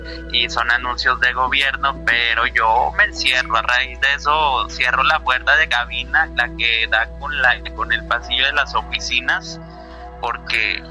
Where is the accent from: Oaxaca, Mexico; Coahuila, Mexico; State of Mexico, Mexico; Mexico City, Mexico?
Coahuila, Mexico; Sabinas; me tuve que regresar aquí a mi ciudad natal, que es Sabinas, Coahuila.